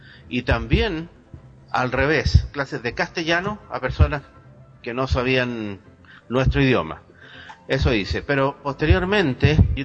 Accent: Santiago, Santiago Metropolitan, Chile; de Santiago de Chile.

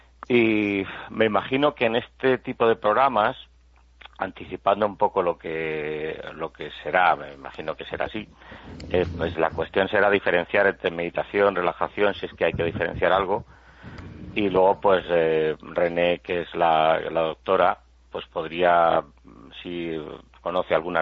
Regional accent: Madrid, Community of Madrid, Spain; No, yo no soy técnico, yo soy de Madrid, no soy técnico.

